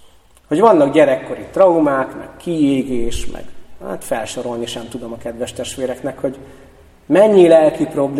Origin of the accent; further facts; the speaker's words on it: Bakony, Hungary; Félig meddig bakonyi gyerek vagyok, mindig elborzodok azon, mikor sétálok a bakonyba